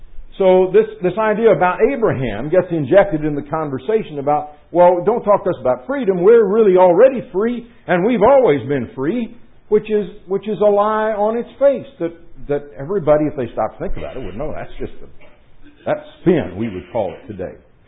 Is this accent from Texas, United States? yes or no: no; Indianapolis, Indiana, United States; I grew up in Indianapolis, and the daily newspaper there had this verse on the masthead every day